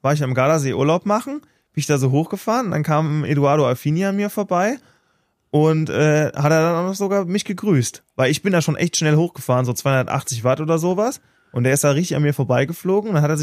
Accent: Andernach, Rhineland-Palatinate, Germany; Ja, gibt's auch in meiner Heimatstadt Andernach

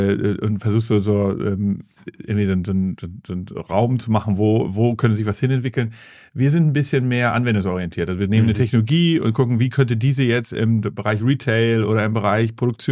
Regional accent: Hamburg, Germany; ich bin geboren im Westen von Hamburg, da so in Großflottbek, Othmarschen, da bin ich aufgewachsen

